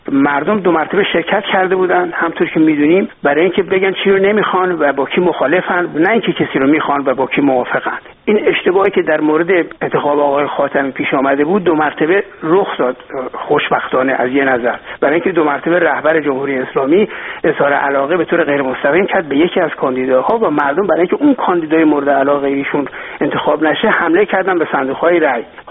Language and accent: Persian; Iran; من به عنوان یک ایرانی، به عنوان یک انسان، شدیداً احساس همدردی و مسئولیت میکنم